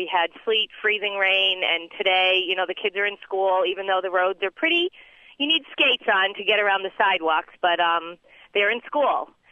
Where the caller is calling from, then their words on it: New England, United States; also born or lived in Washington, D.C.; I'm calling from New England, having moved from D.C., and comparing the two regions of the country